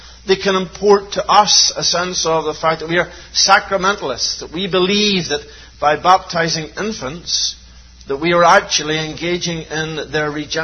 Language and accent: English; Northern Ireland, United Kingdom; As a child growing up in Northern Ireland, I moved from a country area. There were six houses in the country that I... It was literally a field with six houses in it.